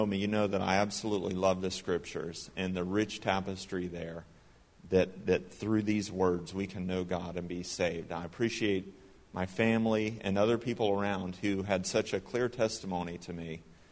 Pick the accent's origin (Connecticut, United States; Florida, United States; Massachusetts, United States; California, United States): Florida, United States; Jupiter; we grew up in Jupiter at First Baptist Cuesta.